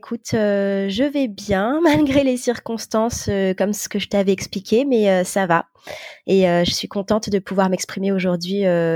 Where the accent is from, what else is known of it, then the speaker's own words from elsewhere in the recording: Madagascar; moved away as an adult; now in France; Je suis originaire de Madagascar, donc je suis née là-bas et je suis venue en France faire mes études après le bac, donc à mes 18 ans.